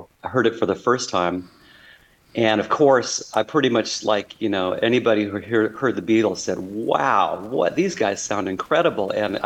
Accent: Huntington Beach, California, United States; We were growing up in Huntington Beach, California.

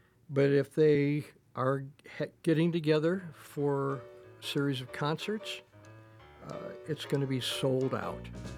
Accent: Lemmon, South Dakota, United States; Well, you can go to Lemon, my hometown.

